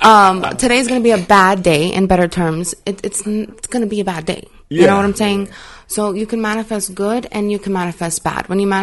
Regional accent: New York, United States; also born or lived in Philadelphia; when I was my kids' age, I grew up in New York, Philly. I was taking buses.

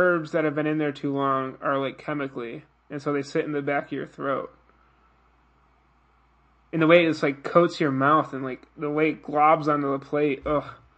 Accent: Buffalo, New York, United States; Okay, so if you didn't know this by now, I'm from Buffalo, New York.

